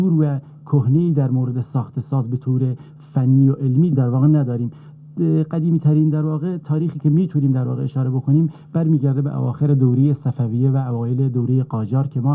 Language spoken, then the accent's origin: Persian; Kermanshah, Iran; من در شهر خودمون کرمانشاه تنبورایی دیدم که واقعا بیش از 250 سال قدمت دارن